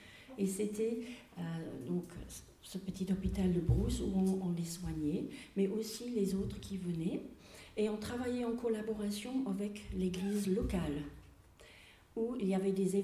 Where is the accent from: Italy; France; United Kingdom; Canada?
United Kingdom; French is a second language; donc ça c'est un nom britannique, comme vous pouvez entendre dans mon accent. Je suis britannique parce que je suis seulement moitié anglaise, un quart écossaise et un quart galloise